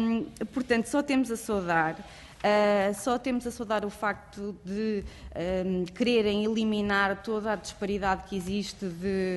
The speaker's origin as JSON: {"language": "Portuguese", "town": "Mealhada", "region": "Aveiro", "country": "Portugal", "said": "eu sou da Meilhada. A Meilhada, apesar de estar a 16 km de Coimbra, não tem um centro de arbitragem, não pode ir ao centro de arbitragem de Coimbra, porque pertence ao distrito de Aveiro."}